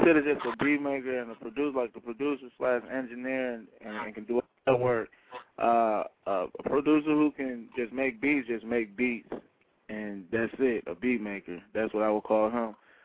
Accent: Muskegon, Michigan, United States; I'm from Muskegon, Michigan, which is a small city in Michigan, and it's like there's no outlets here where I'm at, there's no studios here

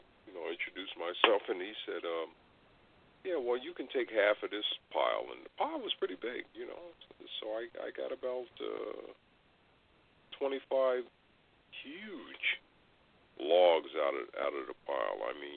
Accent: New York, United States; now in Maryland, United States; they are emblematic of the ones I grew up with on Long Island.

